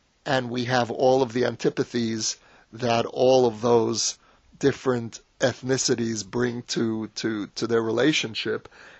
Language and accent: English; Brooklyn, New York, United States; In America, I grew up in Brooklyn feeling trapped in Ashkenazi ethnicity.